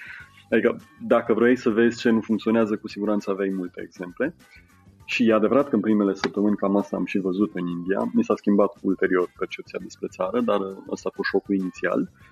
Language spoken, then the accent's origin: Romanian; Hațeg, Hunedoara County, Romania; moved away; Eu sunt din Hațec, deloc, la poalele munților Betezat.